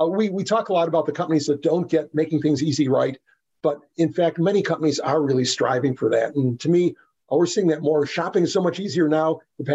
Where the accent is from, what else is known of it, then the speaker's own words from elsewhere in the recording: Texas, United States; Meat. Hey, I'm from Texas. Got to have barbecue.